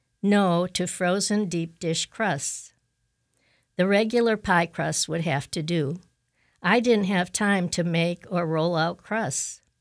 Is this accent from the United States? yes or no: yes; Washington Island, Wisconsin, United States; One of the highlights of my hometown, Washington Island, Wisconsin, is the Trinity Lutheran Church Ladies' Harvest Dinner.